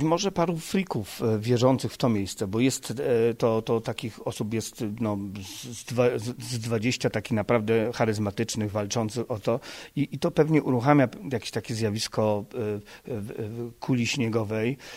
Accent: Kraków, Lesser Poland, Poland; ja jestem z Huty, u mnie się takie rzeczy inaczej załatwia.

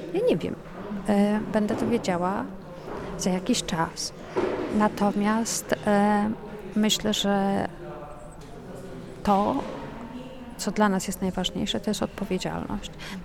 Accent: Wrocław, Lower Silesian Voivodeship, Poland; Dodatkowo obydwoje jesteśmy z Wrocławia

